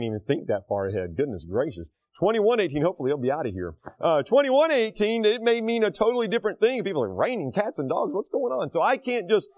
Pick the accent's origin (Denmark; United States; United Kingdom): United States; North Carolina; And I said, oh, I didn't know I was going to North Carolina, my home state.